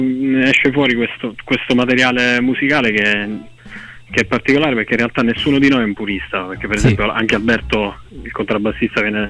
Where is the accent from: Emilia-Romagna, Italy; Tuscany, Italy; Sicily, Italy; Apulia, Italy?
Sicily, Italy; Solarino; io vengo da Solerino, un paesino vicino a Siracusa